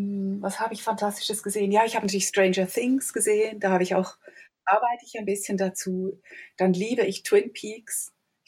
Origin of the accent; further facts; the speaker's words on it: Switzerland; Als Schweizer Kritikerin